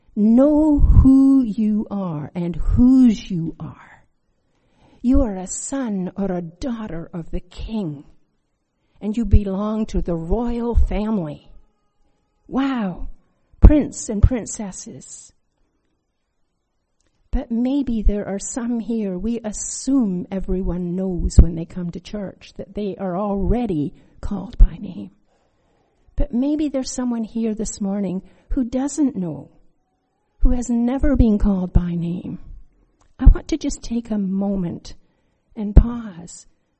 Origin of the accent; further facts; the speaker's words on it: Scotland, United Kingdom; I'm also wearing tartan because I'm Scottish. I'm a Scottish royal daughter of the king.